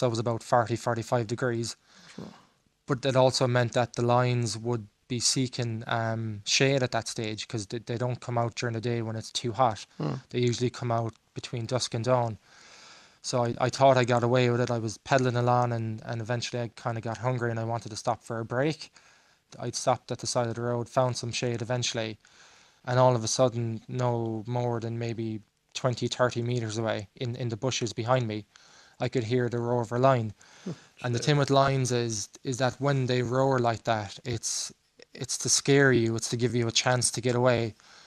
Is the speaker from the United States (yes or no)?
no; Ireland; because obviously being Irish, we're not used to the 45, 50 degrees Celsius